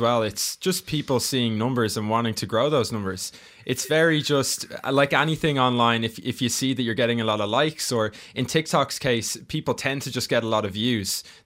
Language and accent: English; Lusk, Wyoming, United States; I grew up in Lusk